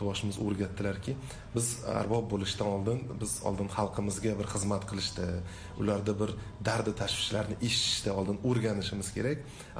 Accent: Fergana, Fergana Region, Uzbekistan

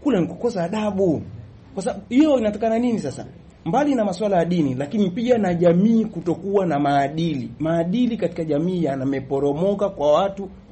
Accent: Tanga Region, Tanzania; miongoni mwa vijana ambao wanaishi na maambukizi ya virusi vya ukimwi. Natokea pale mkoani Tanga

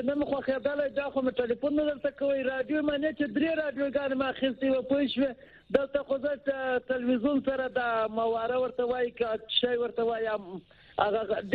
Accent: Mazar-i-Sharif, Balkh, Afghanistan; وطن ته خو زه د مزار شریف

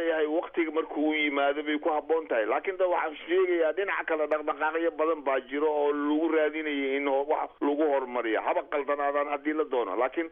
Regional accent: Kismayo, Lower Juba, Somalia; Kismaayo waa magaaladeyda anigu.

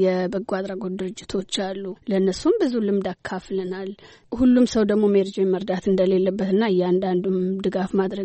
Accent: Chencha, Southern Nations, Nationalities, and Peoples' Region, Ethiopia; ጨንቻ ነው ተወልጄ ያደግኩት መብራት በሌለበት መኪና ብዙ በማይገባበትና ውሃ ከጉድጓድ ነው የምንቀዳ ወንዝ ሄደን ነው የምናጥበው

